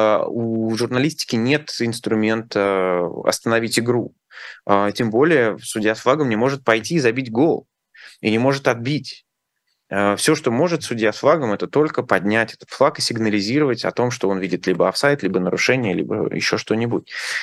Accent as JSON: {"language": "Russian", "country": "Kazakhstan", "tie": "born or raised there", "said": "Другое дело, что меня это коробит как человек, который вырос не в России. Да? Я вырос в Казахстане, и для меня это большая разница."}